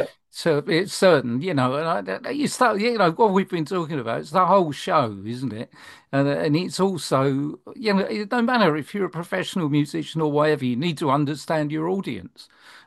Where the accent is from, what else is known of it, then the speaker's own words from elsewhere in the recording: London, United Kingdom; born there; I was born in London